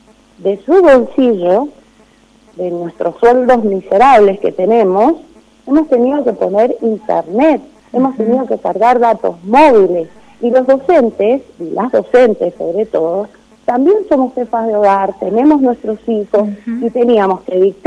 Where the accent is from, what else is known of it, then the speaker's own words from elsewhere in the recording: Las Heras, Mendoza, Argentina; como yo soy de Las Heras, del disco de Las Heras